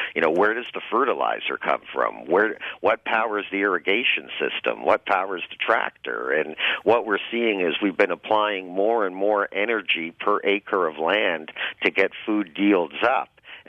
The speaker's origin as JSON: {"language": "English", "town": "Toronto", "region": "Ontario", "country": "Canada", "tie": "born or raised there", "said": "When I was a boy growing up in Toronto"}